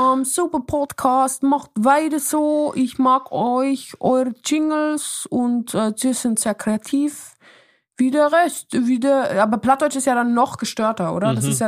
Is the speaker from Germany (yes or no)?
no; Basel, Basel-Stadt, Switzerland; ich komme aus Basel